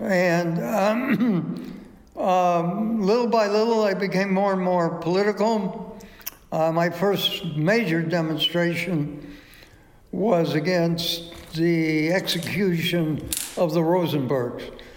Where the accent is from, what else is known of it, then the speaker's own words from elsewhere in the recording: Chicago, Illinois, United States; I'm from Chicago, Hyde Park.